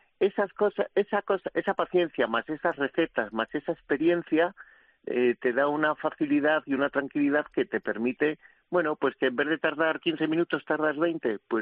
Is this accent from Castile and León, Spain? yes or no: yes; Villacastín, Castile and León, Spain; en mi pueblo, Villacastín, Segovia